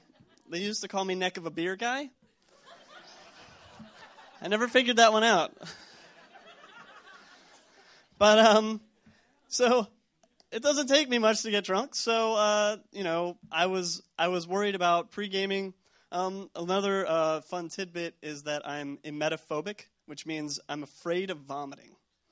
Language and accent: English; Pennsylvania, United States; You know, I'm actually from Pennsylvania. I went to a small state school, IUP, out in western Pennsylvania.